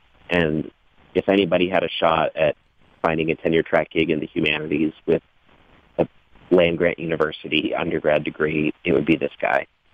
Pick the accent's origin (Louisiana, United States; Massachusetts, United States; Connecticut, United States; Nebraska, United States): Nebraska, United States; Lincoln; born there; I was born in Lincoln, and so I was able to find work here after I graduated.